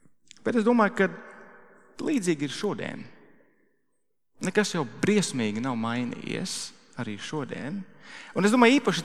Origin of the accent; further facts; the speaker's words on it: Madona, Madona Municipality, Latvia; es esmu no tā gala, es esmu no Madonas, bet Praulieni ir vēl tālāk